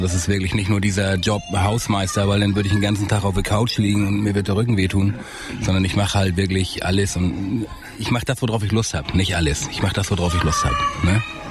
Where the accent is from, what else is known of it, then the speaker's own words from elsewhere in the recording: Schleswig-Holstein, Germany; born there; now in Erfurt, Germany; Geboren bin ich in Schleswig-Holstein.